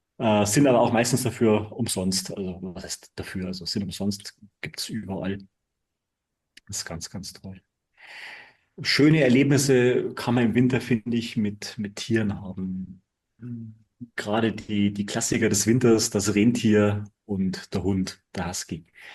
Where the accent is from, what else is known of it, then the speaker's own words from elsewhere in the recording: Bavaria, Germany; Gerade als Bayer muss man dann immer die Standardfragen nach dem Oktoberfest beantworten.